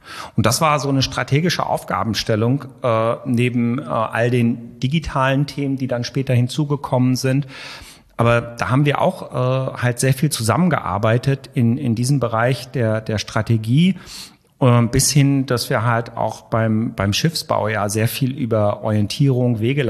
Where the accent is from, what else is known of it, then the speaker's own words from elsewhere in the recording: Hanover, Lower Saxony, Germany; Jetzt komme ich aus Hannover